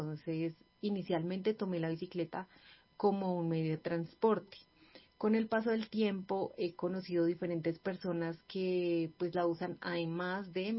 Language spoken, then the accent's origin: Spanish; Bogotá, Bogotá Capital District, Colombia; soy bogotana, vivo también en esta ciudad